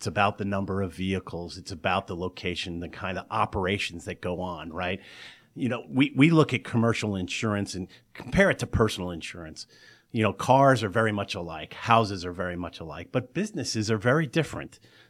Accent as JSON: {"language": "English", "region": "New Jersey", "country": "United States", "said": "I'm exit 18E off the Jersey Turnpike, which is near Leonia, Richfield Park, Palisade Park."}